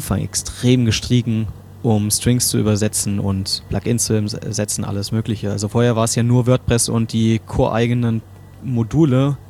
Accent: Berlin, Germany; Ich weiß als Berliner, dass das Berliner WordPress Meetup auch so ein den Global Translation Day mitmacht.

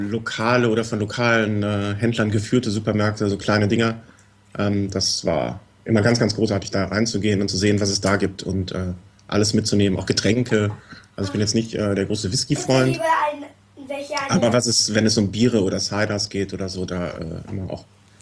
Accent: North Rhine-Westphalia, Germany; Ich komme aus Kölsch-Gegend hier.

